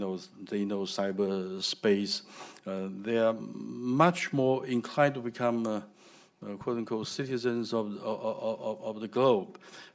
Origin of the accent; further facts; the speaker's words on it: Taiwan; English is a second language; unlike when we grew up in Taiwan, the classroom is very strict